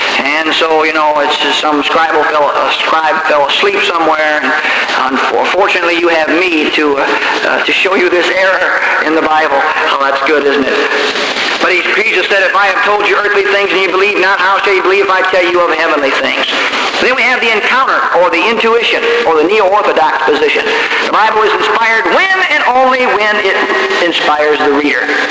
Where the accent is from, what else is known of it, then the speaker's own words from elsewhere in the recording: England, United Kingdom; I'm an Englishman, I'm not a Greek, see?